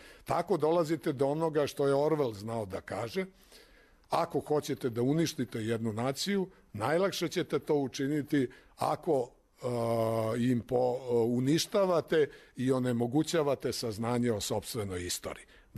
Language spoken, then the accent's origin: Serbian; Belgrade, Serbia; ja sam rođeni Beograđanin, ali moj otac došao u Beograd 44. godine i tu je formirao porodicu